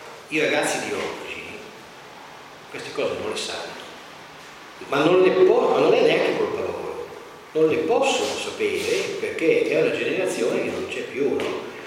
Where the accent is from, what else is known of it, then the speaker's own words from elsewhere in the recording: Como, Lombardy, Italy; io sono nato a Como, come città, e proprio ho sempre avuto la casa e le vacanze sul lago, e sono cresciuto sul lago, quindi da 28 anni io vivo sul lago di Como